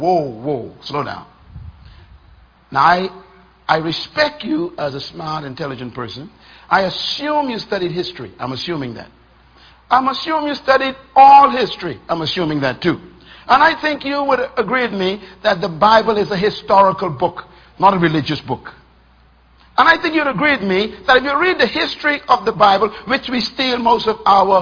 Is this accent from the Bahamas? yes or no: yes; Bain Town, New Providence, Bahamas; Yeah, I grew up in Baintown, Mom.